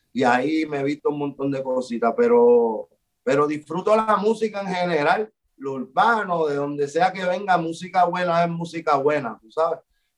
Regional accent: Puerto Rico; por lo que somos como puertorriqueños y como latinos.

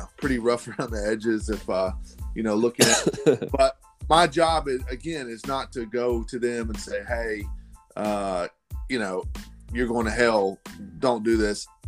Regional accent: Wauchula, Florida, United States; now in Nashville, United States; I live outside of Nashville, Tennessee now. I'm originally from Wauchula, Avon Park, Florida, and my wife is from Okeechobee.

